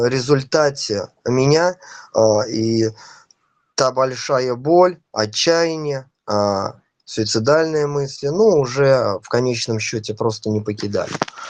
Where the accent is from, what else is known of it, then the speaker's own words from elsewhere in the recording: Mordovia, Russia; я алкоголик из Мордовии.